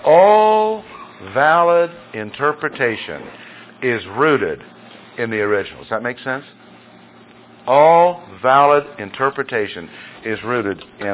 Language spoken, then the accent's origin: English; Ireland; I said, "No, I'm as Irish as you can get."